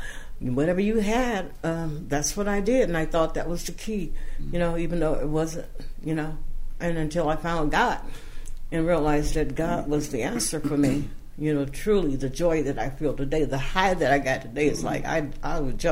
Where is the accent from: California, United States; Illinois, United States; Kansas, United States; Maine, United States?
California, United States; Fresno; I grew up in Fresno. I grew up in Fresno on the west side.